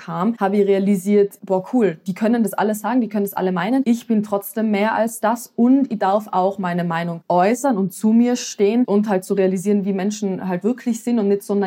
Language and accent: German; Tyrol, Austria; now in Vienna, Austria; In Tirol, wo ich aufgewachsen bin, das kenne ich. Und ich habe auch die Berge und die Natur, die mich dann wieder aufladen.